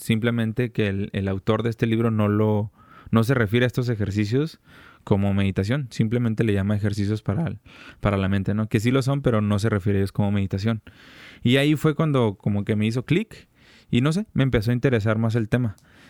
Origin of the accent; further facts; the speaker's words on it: Tijuana, Baja California, Mexico; tengo 30 años, soy licenciado en negocios internacionales. Soy de aquí de Tijuana